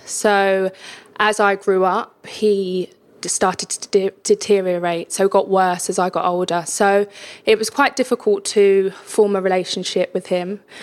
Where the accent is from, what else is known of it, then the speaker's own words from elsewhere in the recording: London, United Kingdom; I was born in East London. So, I'm an East London girl. And that was in 1986. So, I'm 32 now. And I was raised by my wonderful mother, Jane.